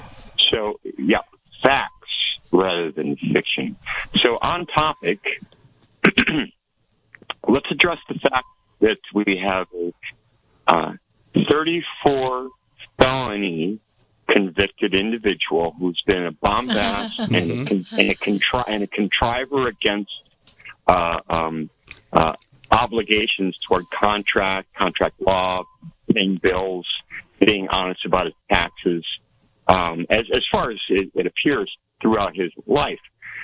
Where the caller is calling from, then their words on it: Laytonville, California, United States; I'm calling from Laytonville.